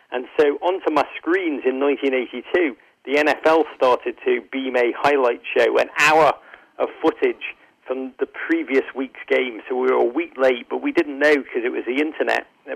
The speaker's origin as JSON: {"language": "English", "town": "Liverpool", "region": "North West England", "country": "United Kingdom", "tie": "born or raised there", "lives_now": "United States", "said": "I grew up in Liverpool, England in the 1980s, the most magical city in the world, but at a time when the north of England was falling apart"}